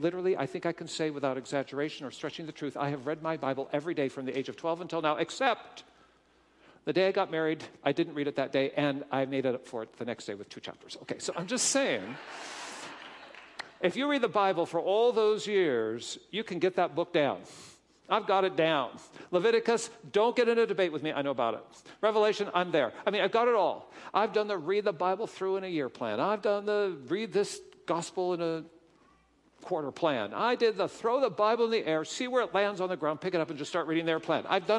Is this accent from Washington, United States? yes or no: yes; Seattle, Washington, United States; now in Indiana, United States; I'm a Seattle guy. I grew up in Seattle, and my job has called me to live in a cornfield.